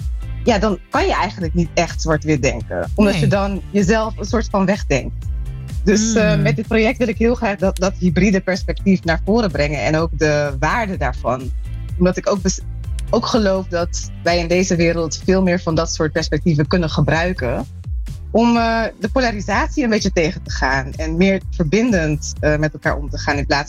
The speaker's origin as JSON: {"language": "Dutch", "country": "Netherlands", "tie": "born or raised there", "said": "Dus ik ben in Nederland opgegroeid en daar voelde ik me altijd een beetje anders."}